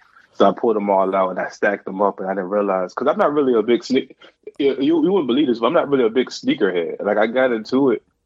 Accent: Virginia, United States; yeah, I had a rule because I'm from North Virginia

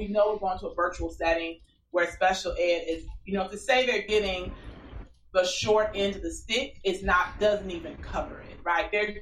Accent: Chicago, Illinois, United States; Like, when I found out, like, I'm from Chicago originally. Mm-hmm. So I taught in Chicago and New York.

